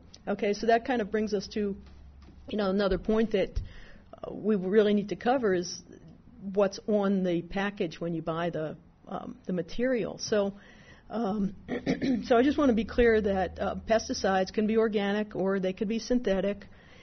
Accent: Maryland, United States; accent: Maryland; You got my Maryland accent in there.

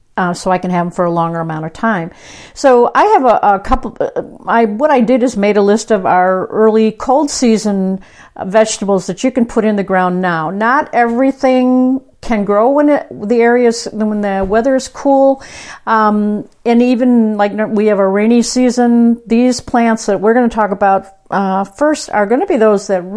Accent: Midwest, United States; now in Southern California, United States; even though I grew up in the Midwest, as people that have heard my show before know, I always talk about that.

